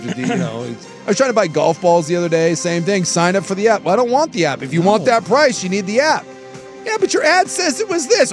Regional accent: Alaska, United States; Growing up in Alaska, although Denali, sure.

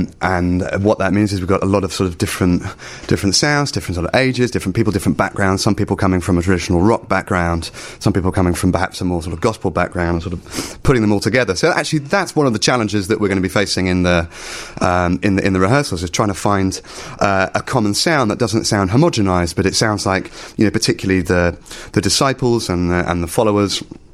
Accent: London, United Kingdom; So I grew up just outside London, and then I went to university in London

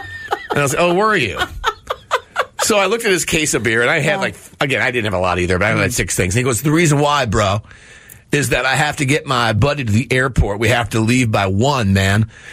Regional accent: Wisconsin, United States; Don't you know I'm from Wisconsin? You never say that to a Wisconsinite.

